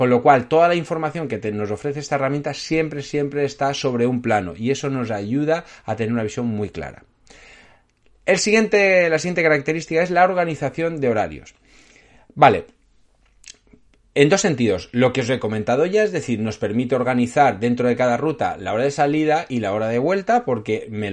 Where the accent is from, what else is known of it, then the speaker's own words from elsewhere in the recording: Spain; yo en España, que soy de España